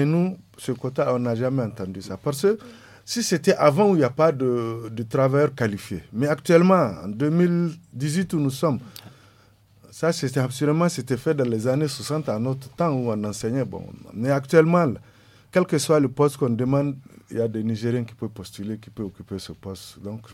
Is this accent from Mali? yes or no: yes; Mali; French is a second language; pour nous, Maliens, pour travailler ici, il faut un contrat de travail. Maintenant, si en tant que Malien